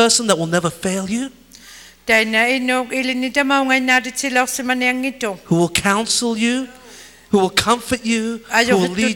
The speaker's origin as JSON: {"language": "English", "country": "Hong Kong", "tie": "born there", "said": "it's like I was born in Hong Kong."}